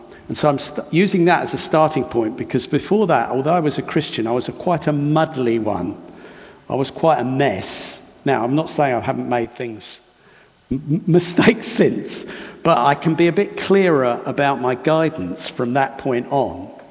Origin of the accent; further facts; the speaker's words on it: Hastings, South East England, United Kingdom; And it was actually back to my hometown, which I was disappointed about because I was hoping not to go back there. If you've ever been to Hastings, you might understand why.